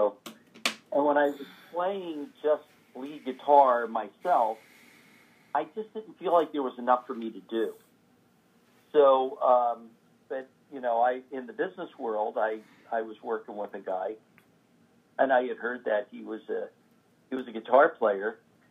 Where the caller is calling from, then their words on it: Kennett Square, Pennsylvania, United States; From Kennett Square, Pennsylvania, which is it's about like maybe 45 minutes out of Philadelphia.